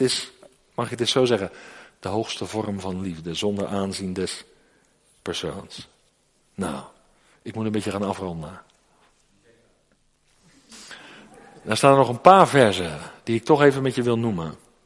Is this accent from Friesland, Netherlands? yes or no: no; South Holland, Netherlands; ik kom uit het Westland. Tussen Den Haag en Hoek-Holland.